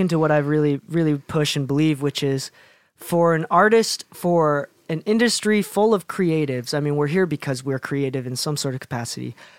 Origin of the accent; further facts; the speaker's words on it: Chicago, Illinois, United States; now in Utah, United States; But I grew up in Chicago and listening to … like that kind of stuff on the radio all day, every day. When I moved to Utah